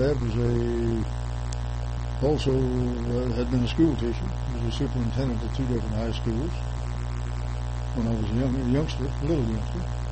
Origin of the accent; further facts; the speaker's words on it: Hutchinson, Kansas, United States; born there; That's when I was born in Hutchinson, and he was superintendent of high school at Lambeth. When I was about 4 years old, I came to Kansas.